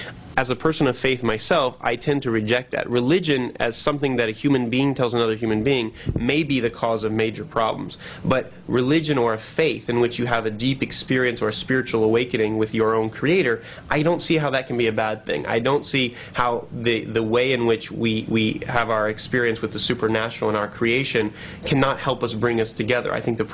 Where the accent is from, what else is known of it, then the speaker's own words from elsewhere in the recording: United States; But as an American, I can assure you, Turkey looks much more like America